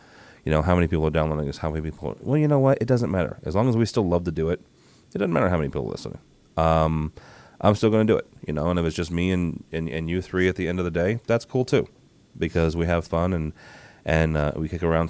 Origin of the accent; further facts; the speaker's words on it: Rochester, New York, United States; I'm from Rochester.